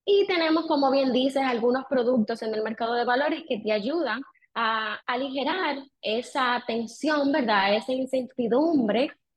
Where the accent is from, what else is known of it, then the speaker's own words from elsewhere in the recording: Dominican Republic; que es importante que nosotros como dominicanos lo sepamos